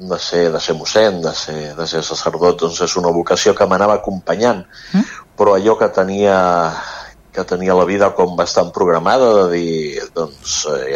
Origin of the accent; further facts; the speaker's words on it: Barcelona, Catalonia, Spain; also born or lived in L'Hospitalet de Llobregat; Jo sóc barceloní, però he viscut gairebé sempre els primers 33-34 anys de la meva vida a Hospitalet, fins que el seminari em va enviar com a seminarista a la Garriga.